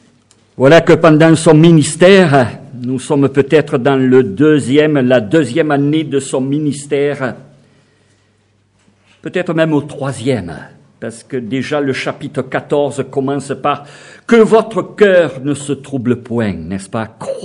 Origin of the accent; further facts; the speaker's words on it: Toulouse, Occitanie, France; je venais de Toulouse, du sud-ouest, avec un accent particulier.